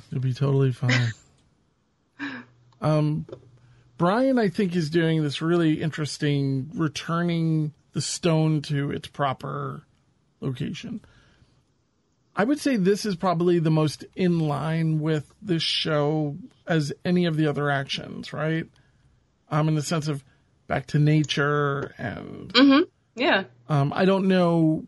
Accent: New York, United States; you have to remember, as a New Yorker, it really... There's New York, and then there's the rest of the country.

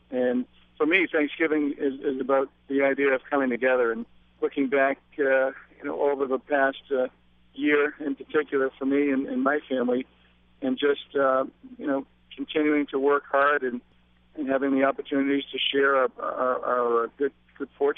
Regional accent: United States; I'm thankful that I'm an American and that we are Americans. We live in the greatest country in the world.

